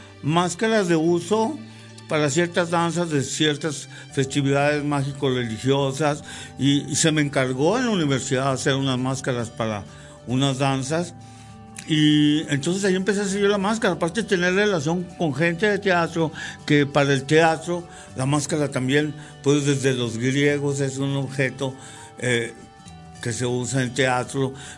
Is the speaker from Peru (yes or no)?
no; Durango, Mexico; Yo soy de Durango y mi trabajo está Durango, Durango, México.